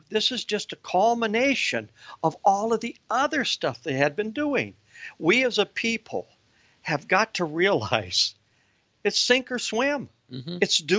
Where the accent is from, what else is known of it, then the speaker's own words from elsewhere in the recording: Fort Wayne, Indiana, United States; And I'm from Fort Wayne, Indiana.